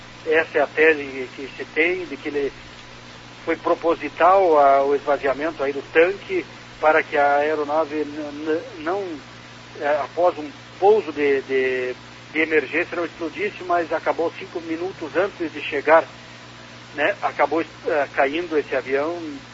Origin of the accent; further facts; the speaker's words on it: Rio Grande do Sul, Brazil; eu mesmo sou oriundo do Rio Grande do Sul, a cidade tem muito disso